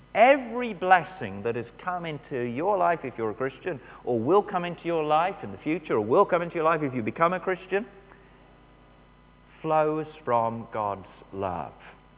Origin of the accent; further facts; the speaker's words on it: Bridgnorth, West Midlands, United Kingdom; born there; also born or lived in Minehead; now in Newtown, United Kingdom; I was born in Bridge North, which of course is a town in Shropshire on the banks of the Severn. Then for 9 years we lived in Minehead, which is on the south side of the Severn estuary.